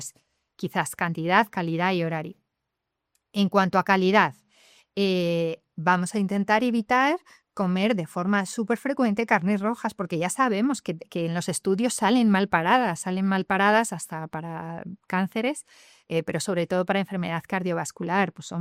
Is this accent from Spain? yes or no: yes; Salamanca, Castile and León, Spain; Soy de Salamanca, tengo me he educado en la carne, no puedo pasar de 100 a 0.